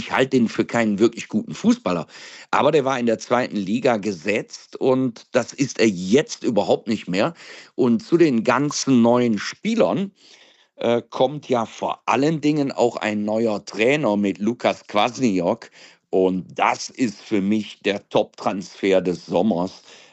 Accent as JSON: {"language": "German", "town": "Aachen", "region": "North Rhine-Westphalia", "country": "Germany", "said": "Also ich bin ja ein Rheinländer durch und durch und ein Kölsche Immi, würde man sagen. Also ich bin aus Aachen, tu aber immer so, als wäre ich ein Kölner."}